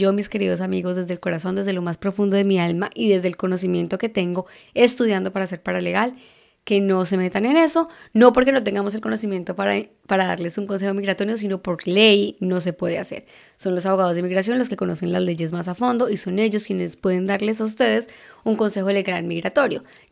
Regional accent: Bogotá, Colombia; now in Texas, United States; yo vengo de Bogotá, que para los que son de Colombia saben que Bogotá pues estaba frío.

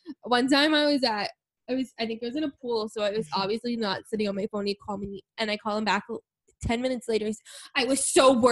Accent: Matawan, New Jersey, United States; now in Hoboken, United States; I feel like I would say like I'm from Mattawan. I feel like that's semi home. And then like, but I live in Hoboken. I feel like Hoboken's my home now.

